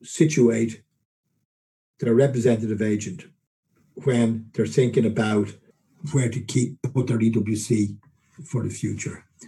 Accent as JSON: {"language": "English", "country": "Ireland", "said": "I don't say that just because I'm Irish."}